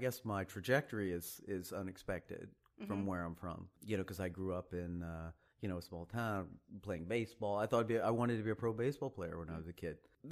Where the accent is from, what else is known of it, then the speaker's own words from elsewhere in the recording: Sherman, Texas, United States; Sherman, Texas. You've never heard of it. Nobody's ever heard of Sherman, I don't think. It's about an hour north of Dallas. It's kind of a small town.